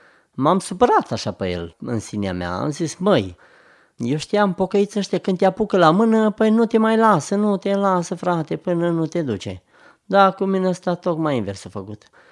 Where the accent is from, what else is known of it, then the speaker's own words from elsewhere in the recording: Oradea, Bihor County, Romania; sunt din Oradea, de lângă Oradea născut, dar sunt membru la biserica Efrata numărul 9 Oradea